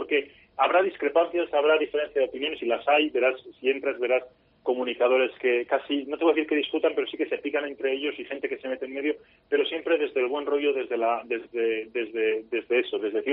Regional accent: Zaragoza, Aragon, Spain; Pero yo soy de Zaragoza, soy mañico

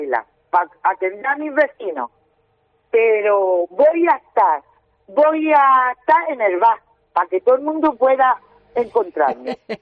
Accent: Carchuna-Calahonda, Andalusia, Spain; Otra cosa que beneficia a mi pueblo, Carchona y Calahonda, porque mi sueldo no sale de las arcas municipales de Carchona y Calahonda, sale de Motril.

